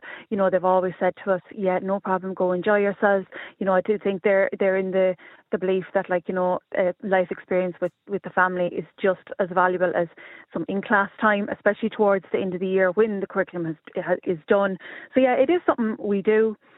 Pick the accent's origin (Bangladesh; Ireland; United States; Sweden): Ireland; Munster; I'm originally from Kerry, so if we were to go down home